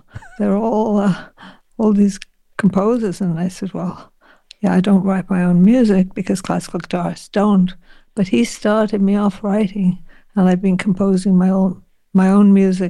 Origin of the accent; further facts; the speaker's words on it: Canada; And it's special because I live in Toronto. You know, I'm Canadian.